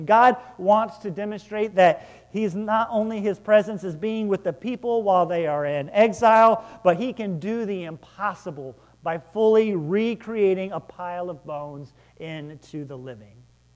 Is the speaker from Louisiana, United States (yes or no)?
no; Arkansas, United States; And I'm from Arkansas, so that's how we say it.